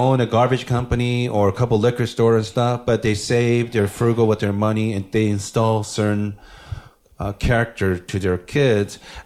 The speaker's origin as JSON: {"language": "English", "country": "Japan", "tie": "born or raised there", "said": "you know, I grew up in Japan, so everybody looks the same."}